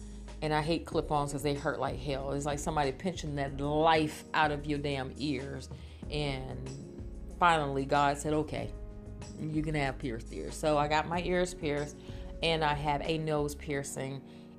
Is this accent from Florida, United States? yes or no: yes; Jacksonville, Florida, United States; But I'm from originally from Jacksonville, Florida, so I am a seafood person